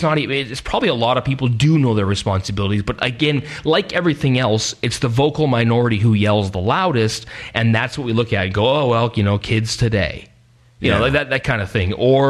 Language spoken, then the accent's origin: English; Canada; kind of a little bit proud of the whole being Canadian.